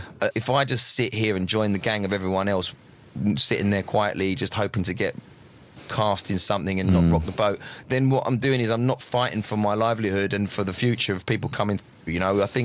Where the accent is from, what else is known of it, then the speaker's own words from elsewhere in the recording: United Kingdom; being British is something that I'm really proud of. And wherever I go around the world, the main currency that I have got to trade is that I'm a Brit and I'm funny.